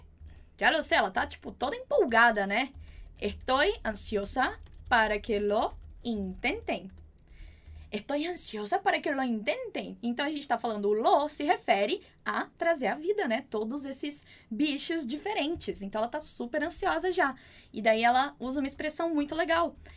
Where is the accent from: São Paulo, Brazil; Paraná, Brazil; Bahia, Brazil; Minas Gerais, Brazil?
Minas Gerais, Brazil; Uberaba; na minha terra, lá em Uberaba, eles é um dos maiores sítios paleontológicos do Brasil.